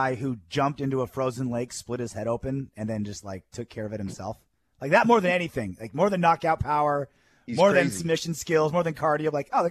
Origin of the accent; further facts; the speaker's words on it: England, United Kingdom; I'm English and I'm afraid of cold.